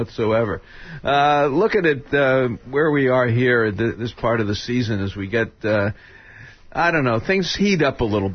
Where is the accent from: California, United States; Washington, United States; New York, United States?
New York, United States; Brooklyn; I grew up in Brooklyn.